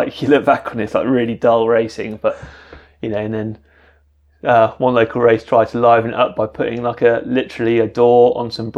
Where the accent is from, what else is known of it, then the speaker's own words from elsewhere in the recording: Birmingham, West Midlands, United Kingdom; accent: Brummy; I grew up in Birmingham, as you can tell by my thick Brummy accent.